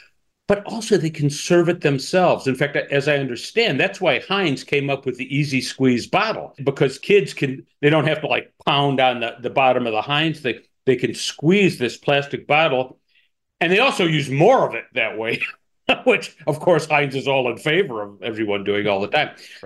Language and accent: English; Chicago, Illinois, United States; identity as a Chicagoan